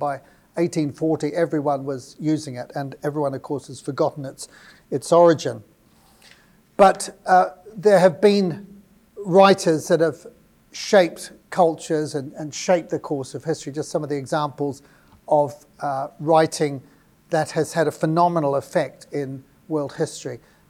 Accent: New Zealand; I come from New Zealand.

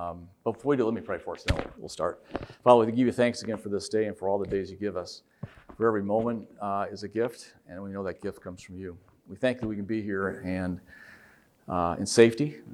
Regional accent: Wheaton, Illinois, United States; And so I grew up in Wheaton

